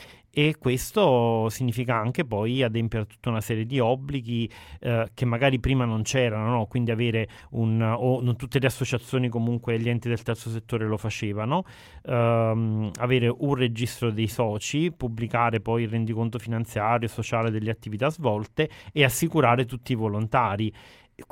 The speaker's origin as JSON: {"language": "Italian", "town": "Arzignano", "region": "Veneto", "country": "Italy", "said": "vengo da Arzignano e sono un volontario da 20 anni ormai di associazioni tra cui CILSA, che è proprio di Arzignano"}